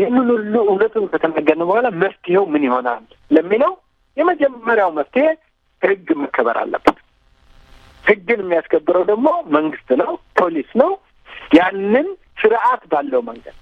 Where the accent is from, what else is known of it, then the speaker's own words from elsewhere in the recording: Addis Ababa, Ethiopia; እኛ ያደግነው እኔ አንተ ያደግነው መርካቶ፣ ፒያሳ፣ ወደ እኔ ባላገር ሀረር ልደግ ህብረተሰቡ ነው የሚያሳድገን።